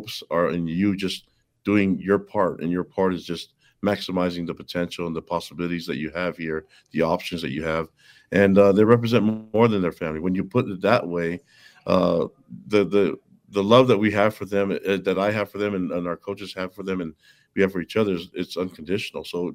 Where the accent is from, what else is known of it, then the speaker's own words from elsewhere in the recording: Hawaii, United States; Met my wife at BYU. I'm from Hawaii. She's from Florida